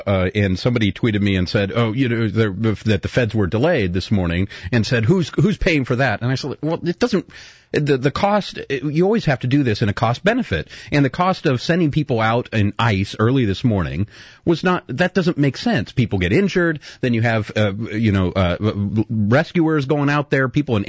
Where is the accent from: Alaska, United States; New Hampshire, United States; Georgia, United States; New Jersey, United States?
New Hampshire, United States; moved away as an adult; I moved down here from New Hampshire, and there was I was at the market, and people were racing around